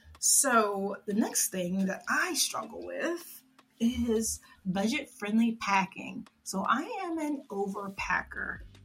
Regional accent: Atlanta, Georgia, United States; I'm saying I'm from Atlanta, but I'm actually in the suburbs of Cobb County

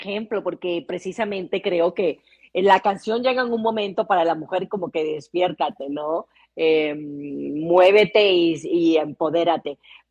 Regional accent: Colombia; now in Mexico; Yo tengo 15 años aquí en México

